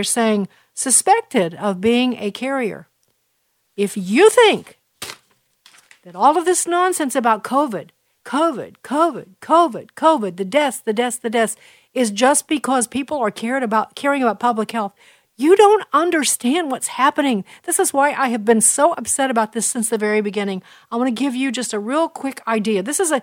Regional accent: Chicago, Illinois, United States; In Chicago, I've told you this, my hometown

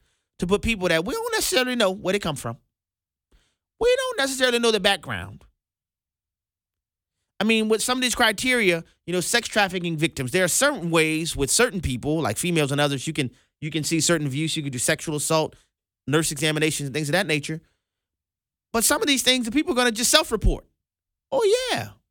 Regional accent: New Orleans, Louisiana, United States; Until I showed up at the state capitol, and this was in Louisiana at the time. That's, you know, I'm from New Orleans.

